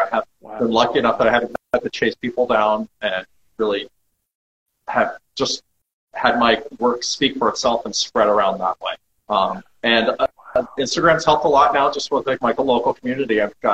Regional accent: Colorado, United States; So okay, I grew up in Colorado, which is pretty landlocked.

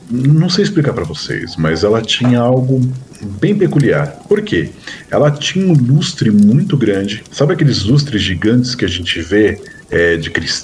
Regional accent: São Paulo, Brazil; E eu não, claro, sou de São Paulo.

